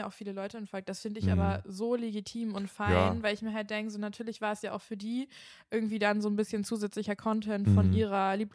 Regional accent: Kiel, Schleswig-Holstein, Germany; Also ich komme ja auch aus Kiel und also ich meine, Kiel ist kein Dorf, aber jetzt halt auch keine große Stadt.

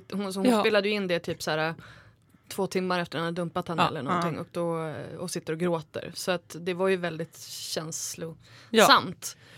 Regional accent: Örnsköldsvik, Västernorrland County, Sweden; Jag är från Övik från början

